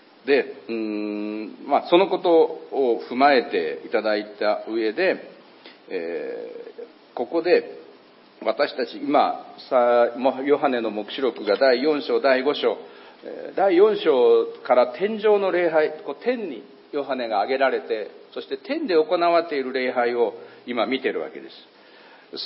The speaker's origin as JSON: {"language": "Japanese", "region": "Mie", "country": "Japan", "tie": "born or raised there", "said": "三重県育ちで、三重県には伊賀上野っていうところがありまして"}